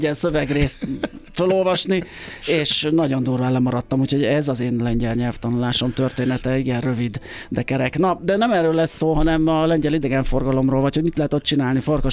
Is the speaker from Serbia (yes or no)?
no; Hungary; levette, hogy mi magyarok vagyunk